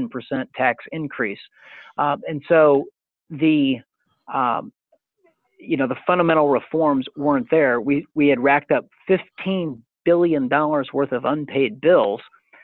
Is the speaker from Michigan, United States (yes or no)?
no; Illinois, United States; So back in the late 1970s, I grew up in Kankakee County, which is about 100 miles south of the city of Chicago. And I grew up in a fairly rural area.